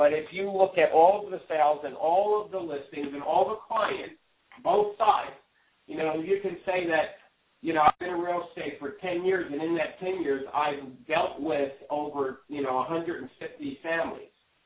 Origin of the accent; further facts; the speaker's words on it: New York, United States; I personally, you know, I'm from New York, so going to somebody's house and knocking on the door, you know, I was always worried I'd get shot.